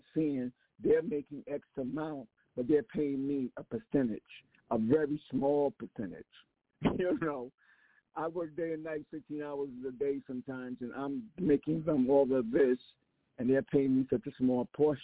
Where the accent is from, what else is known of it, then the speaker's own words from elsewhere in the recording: South Carolina, United States; We grew up in South Carolina in farming, which nobody never wanted